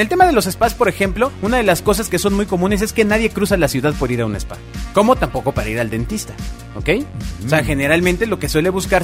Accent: Mexico; si nosotros como mexicanos ya llegamos a este nivel de comparar los precios de esta forma

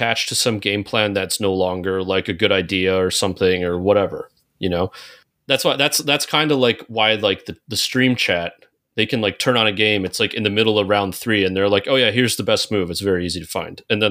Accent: Michigan, United States; I'm from Michigan originally, and I'm a big Lions fan.

